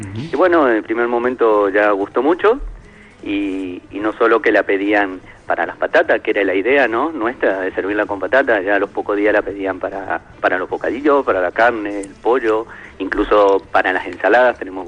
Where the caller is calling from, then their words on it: Catalonia, Spain; Sí, estamos aquí en Cataluña.